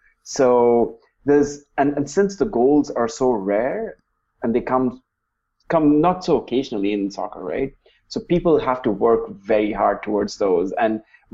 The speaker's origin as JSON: {"language": "English", "country": "India", "tie": "born or raised there", "said": "so I grew up in India, and the feed that we used to get back in India"}